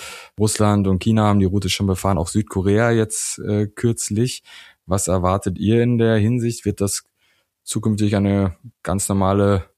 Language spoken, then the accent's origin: German; Austria; Bei uns in Österreich